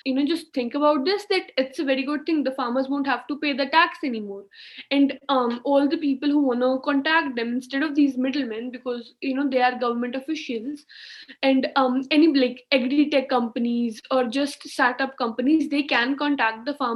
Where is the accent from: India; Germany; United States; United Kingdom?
India; Chandigarh; I'm from Chandigarh, India.